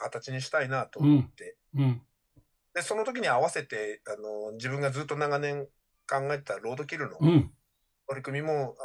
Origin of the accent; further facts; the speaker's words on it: Otaru, Hokkaido, Japan; born there; 生まれは北海道小樽市なんです。